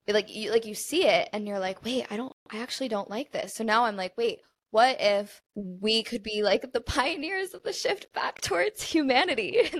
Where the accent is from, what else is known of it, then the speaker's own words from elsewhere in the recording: United States; Like, this is the world that we live in, America. Yeah. Like, we're American.